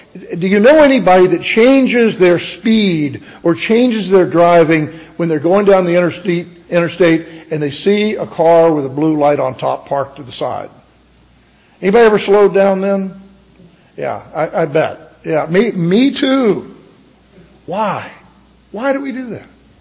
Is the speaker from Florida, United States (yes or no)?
yes; Tampa, Florida, United States; I know the story the way it was presented to me as I was growing up in Tampa in a Methodist home there.